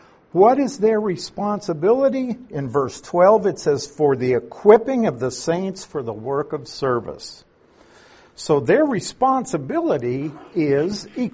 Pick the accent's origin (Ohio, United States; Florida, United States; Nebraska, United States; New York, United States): Nebraska, United States; of course he comes to my mind because I'm from Nebraska and he was from Lincoln